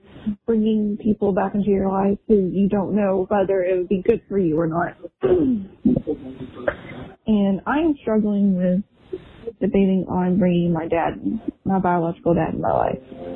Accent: Orange, Texas, United States; also born or lived in Houston; I'm from Orange, Texas, but I lived in Houston for a little bit.

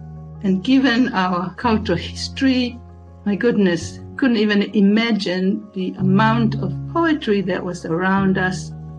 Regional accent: Tonga; first language Tongan; English is a second language; I was born and raised in Tonga. It was one of these typical Pacific household where everything was in Tongan. We spoke Tongan, we wrote in Tongan.

